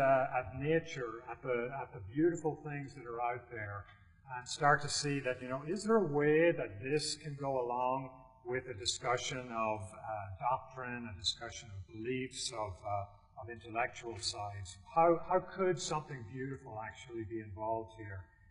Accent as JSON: {"language": "English", "country": "Ireland", "tie": "born or raised there", "moved": "as an adult", "lives_now": "Ohio, United States", "said": "For those of you that don't know me, I was brought up in Ireland. I came to Ohio State where I was a PhD student"}